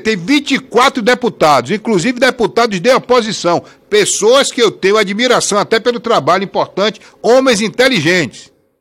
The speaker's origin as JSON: {"language": "Portuguese", "region": "Northeast Region", "country": "Brazil", "said": "porque eu sou nordestino com orgulho. Tenho orgulho de ser nordestino."}